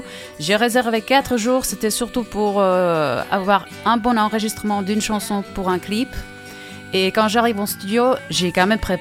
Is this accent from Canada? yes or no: no; Czechia; French is a second language; now in France; je suis repartie dans mon pays d'origine, en République tchèque.